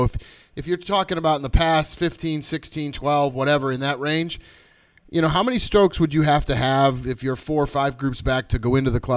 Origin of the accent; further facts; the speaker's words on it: Massachusetts, United States; I mean, Mark is from Massachusetts. I'm from Massachusetts. I still have a house in Maine.